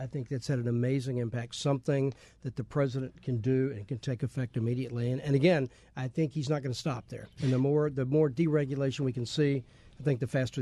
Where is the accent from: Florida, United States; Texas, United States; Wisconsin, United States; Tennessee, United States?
Tennessee, United States; Memphis; I'm from Memphis, Tennessee.